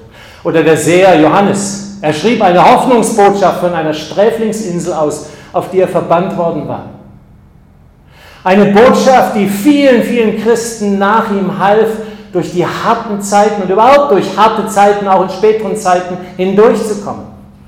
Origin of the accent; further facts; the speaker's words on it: Tübingen, Baden-Württemberg, Germany; in meiner Heimatstadt Tübingen.